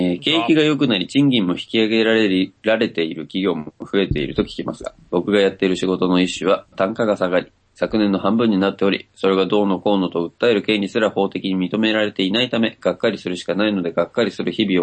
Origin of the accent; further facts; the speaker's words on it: Mie, Japan; あ、でも僕の地元、まあ、地元って言っても三重ですけど、の最寄り駅は、自動改札なかったですけど、IC 乗車券対応しましたよ。